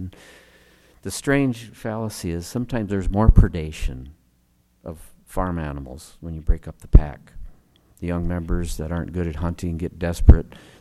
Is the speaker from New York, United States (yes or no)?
no; Laverne, Minnesota, United States; I grew up in Laverne, Minnesota, the prairie, straight west of here, about 3 hours.